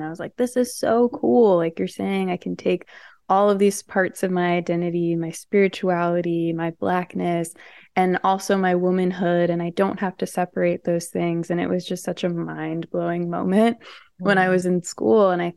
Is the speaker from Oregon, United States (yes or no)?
no; St. Louis, Missouri, United States; Yeah, so I'm from St. Louis, Missouri, and my parents were not hippies at all.